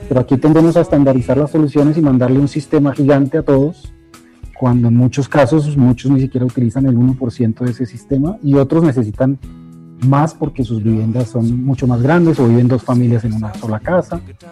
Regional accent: Bogotá, Colombia; yo soy de Bogotá y el calor me va a abrumar.

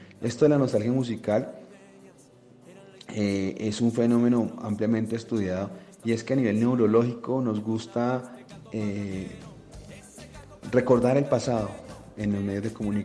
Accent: Colombia; Esta canción no solo fue pegajosa, sino que hizo que como colombianos nos identificáramos con los sonidos del Caribe y el sentir del sombrero vueltiao.

